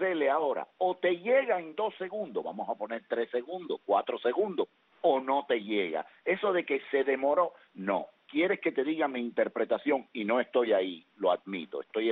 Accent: United States; de de que como americano tengo que reconocer que logró un acuerdo

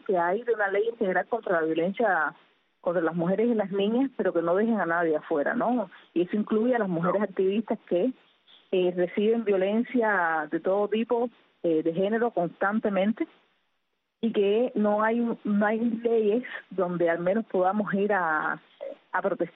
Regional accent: Cuba; Somos el pueblo de Cuba

